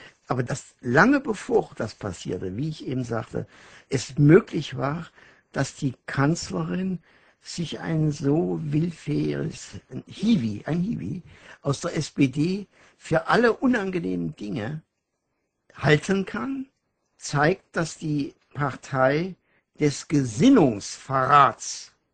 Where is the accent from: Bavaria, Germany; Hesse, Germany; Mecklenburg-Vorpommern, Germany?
Hesse, Germany; Eschwege; Ich stamme aus Eschwege, 50 Kilometer östlich Kassel, westlich Eisenach, südlich Göttingen. Mein Vater hatte seine Schuhfabrik in meinem Geburtsjahr 1931 aufgeben müssen